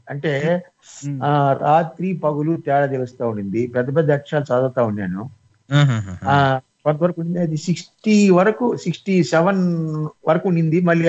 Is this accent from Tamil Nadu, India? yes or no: yes; Kaveri Rajapuram, Tamil Nadu, India; మాది తమిళనాడు తిరువళ్ళూరు జిల్లా తిరుత్తణి తాలూకా కావేరిరాజపురం గ్రామం.